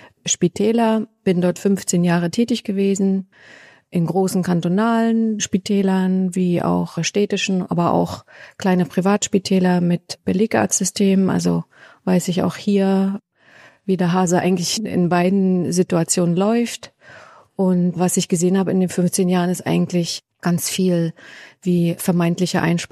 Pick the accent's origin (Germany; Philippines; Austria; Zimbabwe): Germany; Northern Germany; now in Switzerland; Ich bin seit 1994 in der Schweiz, mittlerweile eingebürgert, länger hier zu Hause als in Norddeutschland, meine Heimat.